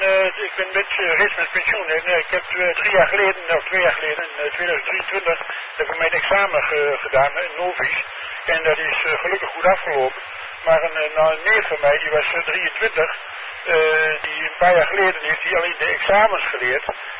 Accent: Netherlands; Ik blijf gewoon Nederlander, hoor

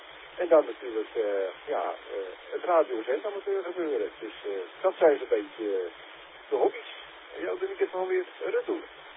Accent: Enkhuizen, North Holland, Netherlands; uit Enkhuizen.

